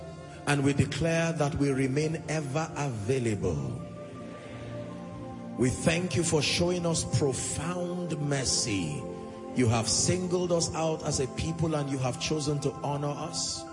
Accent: Nigeria; on the Lord's side as a Nigerian

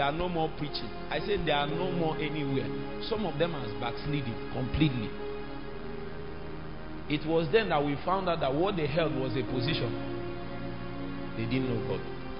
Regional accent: Nnewi, Anambra, Nigeria; But if you are from Newi, as I am from Newi, they will call you

